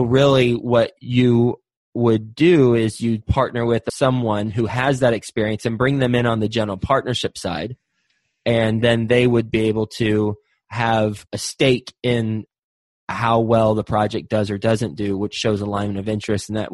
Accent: Texas, United States; And since the property was in Houston, and I'm from Texas, so I have a lot of colleagues who live in Houston.

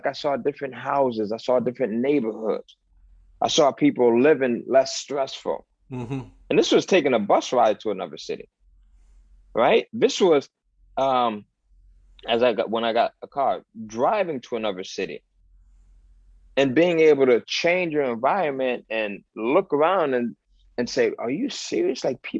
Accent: Bridgeport, Connecticut, United States; the most dangerous environment when I was growing up in Bridgeport was being on my side of town.

